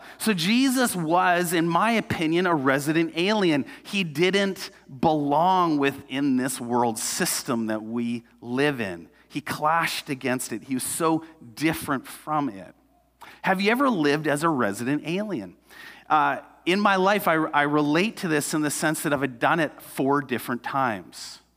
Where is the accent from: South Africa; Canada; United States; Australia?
Canada; even though I'm a Canadian